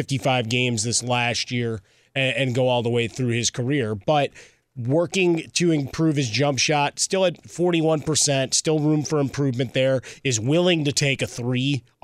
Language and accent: English; Chicago, Illinois, United States; now in Los Angeles, United States; And I speak as a Chicagoan, transplanted here to Los Angeles.